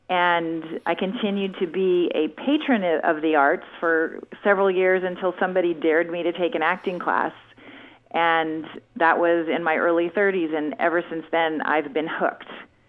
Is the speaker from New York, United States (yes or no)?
no; Los Altos, California, United States; Well, I grew up in the South Bay in Los Altos. So I lived in the Silicon Valley before it was the Silicon Valley and watched the orchards turn into buildings